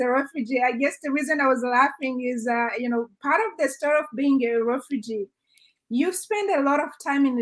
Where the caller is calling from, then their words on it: Zurich, Switzerland; I'm hailing from Zurich, Switzerland.